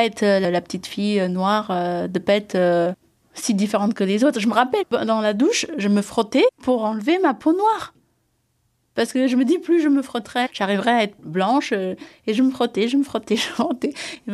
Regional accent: Ethiopia; French is a second language; now in France; Parce que tout ce qui pouvait me rattacher de l'Éthiopie, fallait qu'il disparaisse.

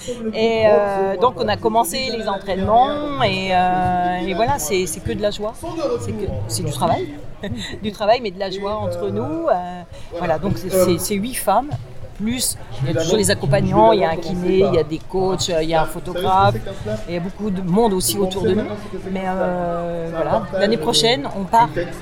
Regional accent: Nouvelle-Aquitaine, France; Moi, je suis de Charente-Maritime et je suis toujours sur New York.

